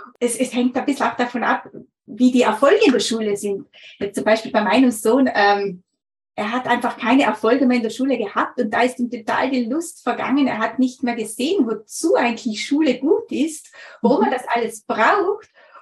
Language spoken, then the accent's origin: German; Trentino-Alto Adige, Italy; ich komme aus dem Grödnertal, also Südtirol, Italien.